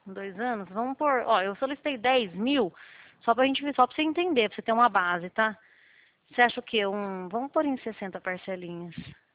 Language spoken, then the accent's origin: Portuguese; Araras, São Paulo, Brazil; Eu fico na cidade de Leme, né? Como a gente consegue formalizar tudo isso? Eu sou de Araras